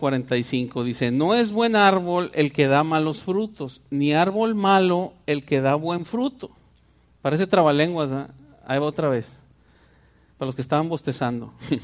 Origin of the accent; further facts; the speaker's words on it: Monterrey, Nuevo León, Mexico; yo soy de Monterrey, entonces ahí por la zona de Monterrey, rumbo a la carretera nacional